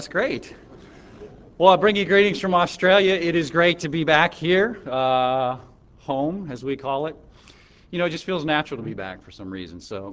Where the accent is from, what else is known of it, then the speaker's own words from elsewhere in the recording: United States; Actually, I haven't been gone that long. I am still American